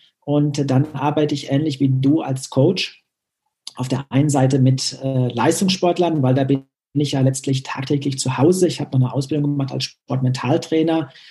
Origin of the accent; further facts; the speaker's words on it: North Rhine-Westphalia, Germany; Ich komme aus Nordrhein-Westfalen